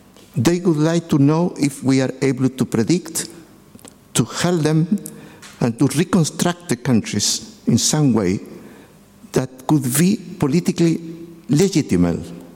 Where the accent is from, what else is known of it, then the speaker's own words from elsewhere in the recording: Chile; English is a second language; I am from Chile, so I can tell you that I am coming from the south of the south, no?